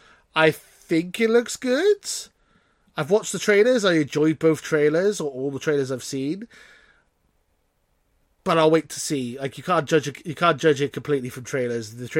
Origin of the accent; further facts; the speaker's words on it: Wales, United Kingdom; Well, I'm Welsh, so I should be a farmer, really.